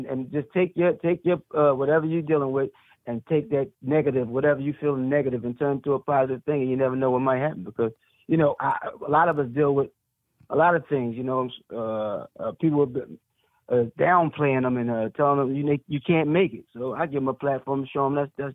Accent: Philadelphia, Pennsylvania, United States; I'm from West Philadelphia

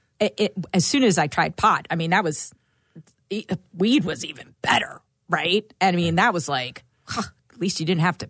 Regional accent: Newtown Square, Pennsylvania, United States; So I grew up in Newtown Square in Delco.

